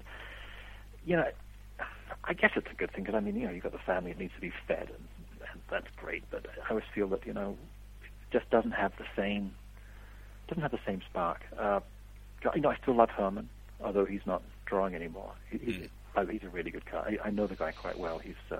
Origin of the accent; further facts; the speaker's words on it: New Zealand; When I was a kid and growing up in New Zealand, things were a little tight money-wise